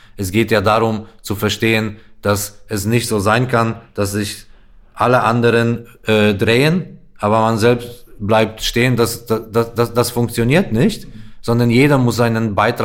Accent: Poland; Und auch in meinem Heimatland Polen sieht die Versorgung komplett anders aus.

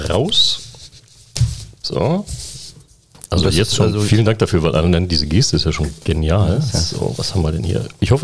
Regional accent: eastern Germany, Germany; Also ich bin nicht gut im Geschenke auspacken, weil, ihr wisst, ich bin im Osten aufgewachsen.

